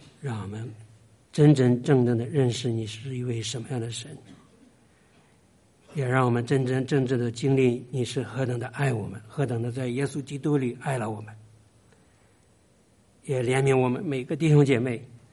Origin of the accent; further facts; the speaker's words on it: Northeast China, China; 我们是东北的嗑，唠嗑其实就是祷告的意思哈。